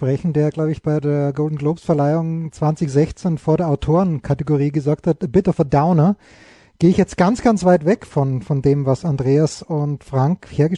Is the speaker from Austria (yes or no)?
yes; Austria; als Österreicher ist man natürlich sozialisiert worden, wenn man als junger Österreicher in den 70er Jahren noch wirklich jung und beeinflussbar war.